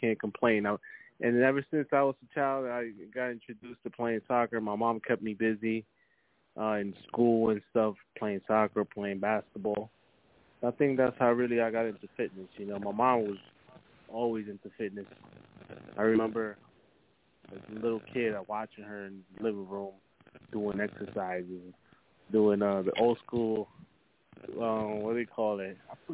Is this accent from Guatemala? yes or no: no; Costa Rica; Growing up in Costa Rica, man, it was different. It's different than out here.